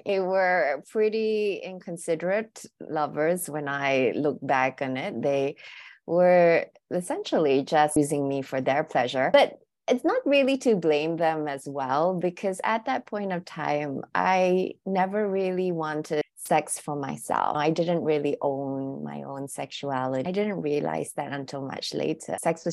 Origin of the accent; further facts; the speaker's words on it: Singapore; now in Hong Kong; I'm originally from Singapore, but I've lived in Hong Kong for over 15 years. So I guess this is home now.